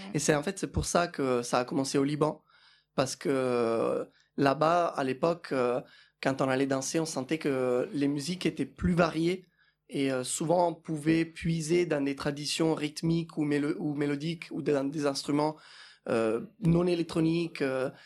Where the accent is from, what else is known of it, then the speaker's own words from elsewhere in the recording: Italy; French is a second language; now in France; je suis italien. Je vis en France depuis des longues années, mais je ne suis pas à Marseille depuis très longtemps. J'ai longtemps fréquenté la ville par ici, par là, mais j'y vis de façon stable seulement depuis un peu plus d'un an.